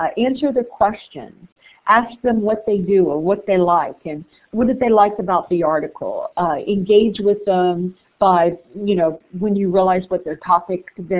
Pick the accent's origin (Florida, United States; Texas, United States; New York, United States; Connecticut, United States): Florida, United States; I'm from Florida. You know, we typically don't have earthquakes.